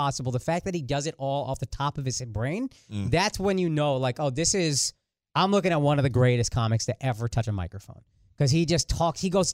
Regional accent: Plano, Texas, United States; also born or lived in Frisco / Dallas; but I grew up in Plano and then I moved to Frisco when I was in 11th grade in 2000.

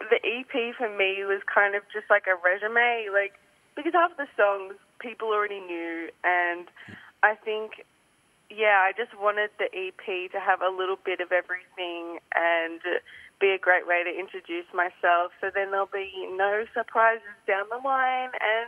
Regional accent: Bendigo, Victoria, Australia; Yeah, it was really good growing up in Bendigo, but it was really chill, and I was special there, so I miss it.

